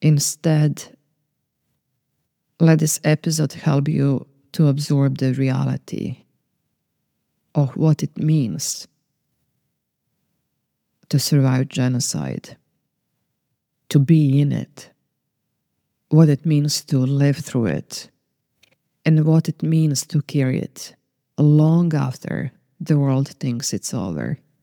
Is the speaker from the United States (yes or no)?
no; Croatia; I am a Serbian from Croatia, unrecognized genocide.